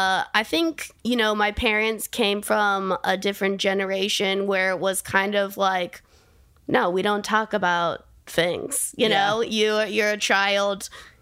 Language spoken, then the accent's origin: English; California, United States; where I grew up in Orange County where it's so focused on vanity and how you look.